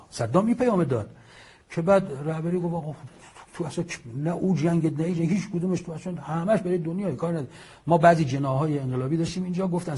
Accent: Iran; این یک برای من به عنوان یک ایرانی افتخار آفرینه.

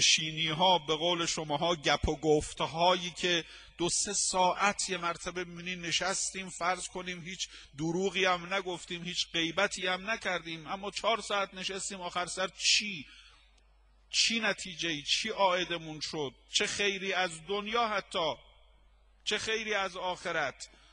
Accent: Qom, Iran; born there; من با اینکه متولد قم هستم خودم

